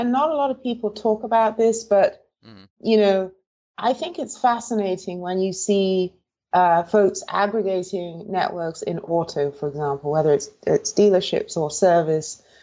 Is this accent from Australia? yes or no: no; England, United Kingdom; moved away as an adult; now in San Francisco, United States; And I moved to San Francisco in 95. I moved from England, and I've worked predominantly for tech companies.